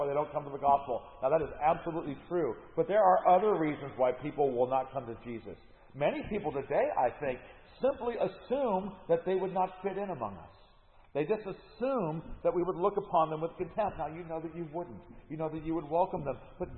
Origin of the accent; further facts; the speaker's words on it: United States; I'm an American. I have to be a Christian American.